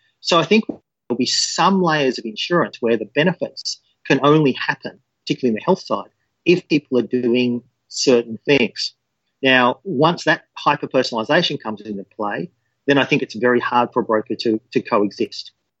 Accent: Australia; Sure. So, look, I'm an Australian.

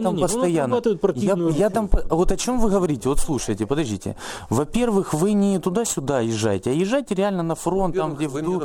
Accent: Donetsk, Donetsk Oblast, Ukraine; Да, я депутат из Донецкой области, из Донецка непосредственно.

